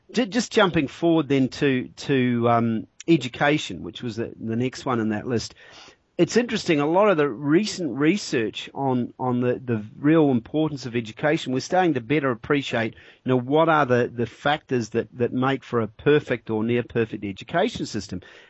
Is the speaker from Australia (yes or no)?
no; New Zealand; New Zealand, my home country, comes in at fifth